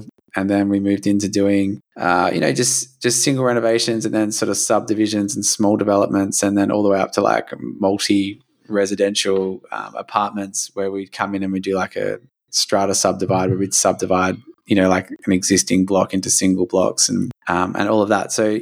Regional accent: Perth, Western Australia, Australia; So I'm from Perth, the end of the earth.

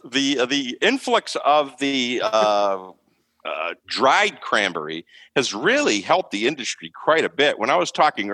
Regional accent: Harwich, Massachusetts, United States; but I'm from Harwich, so I say it's Harwich.

